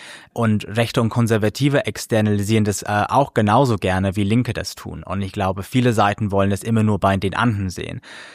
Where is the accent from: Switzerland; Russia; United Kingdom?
United Kingdom; German is a second language; Aber ich bin ja Brite